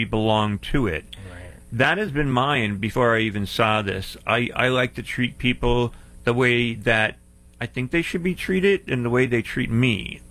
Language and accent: English; Pennsylvania, United States; and I miss those times of growing up in Pennsylvania where, you know, I can go fishing and hiking and so on and so forth.